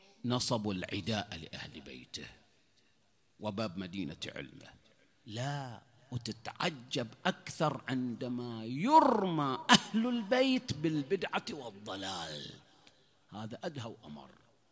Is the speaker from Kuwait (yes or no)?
no; Bahrain; قال أنتم من أهل البحرين؟ قلنا أي. شلون عرفت؟ قال من هيئتكم ولهجتكم